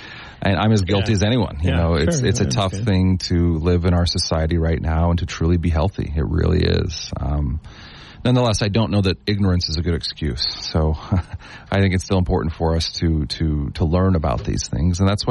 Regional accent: Salt Lake City, Utah, United States; born there; now in St. George, United States; So I was born in Salt Lake City.

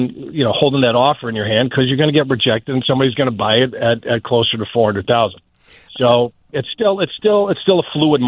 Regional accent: Northbrook, Illinois, United States; Glenview, my hometown, Northbrook, Western Burbs, Naperville

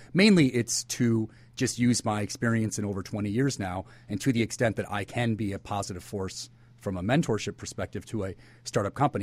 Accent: Waukegan, Illinois, United States; You know, I was born and raised up in Waukegan, Illinois, and it was a very blue-collar but very happy community.

